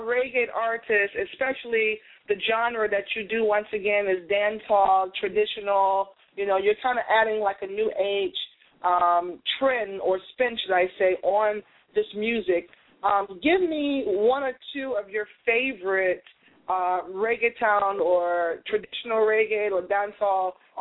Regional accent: Boston, Massachusetts, United States; also born or lived in Virginia; People say, where are you from? I say, Boston, but I lived in Virginia for a very, very long time.

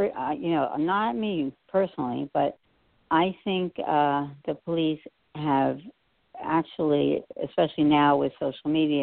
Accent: New Jersey, United States; you know, I grew up in New Jersey, you know, I watched

